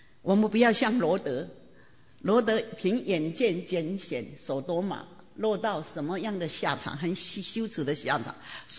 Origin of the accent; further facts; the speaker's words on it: Taoyuan, Taiwan; born there; 我说哎呦他好厉害，怎么知道我是桃园出生的。